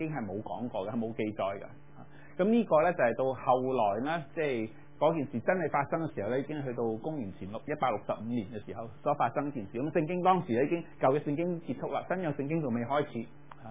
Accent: China; 就是我們過冬，我中國人過冬

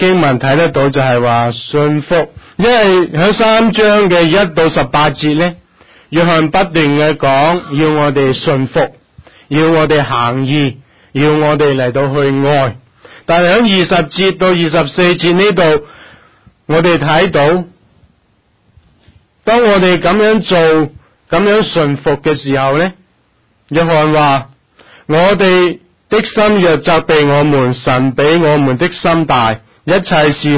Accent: China; 因为佢系我哋中国人能够同天地对得天、对得起天、对得起地嘅其中一个嘅标准。

